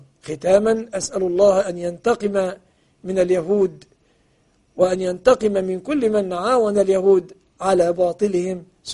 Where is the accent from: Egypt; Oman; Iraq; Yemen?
Egypt; أن يحفظ بلادنا مصر